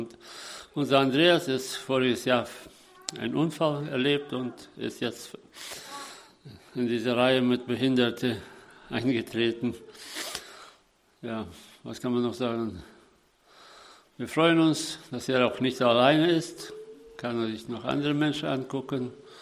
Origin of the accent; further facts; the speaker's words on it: Herford, North Rhine-Westphalia, Germany; Wir kommen aus Herford. Da gibt es auch eine Gemeinde oder mehrere, aber wir kommen aus der Kiebelstraße.